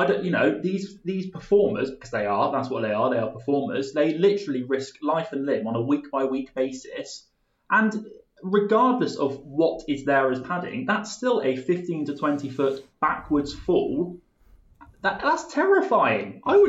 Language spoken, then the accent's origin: English; South West England, United Kingdom; we grew up in Somerset